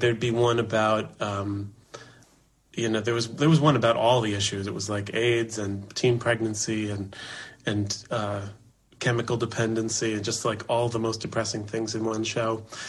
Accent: Manhattan, New York, United States; born there; I was born in Manhattan. My parents were NYU folks.

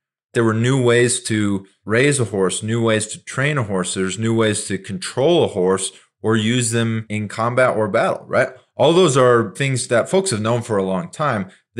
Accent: Montana, United States; And I grew up in Montana. My family was kind of a horse family. My grandpa was a rancher and all that.

